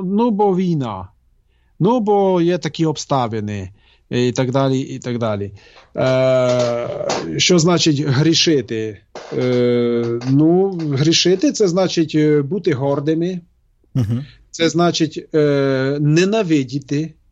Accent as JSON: {"language": "Ukrainian", "region": "Zakarpattia Oblast", "country": "Ukraine", "said": "я походжу з Закарпаття, так?"}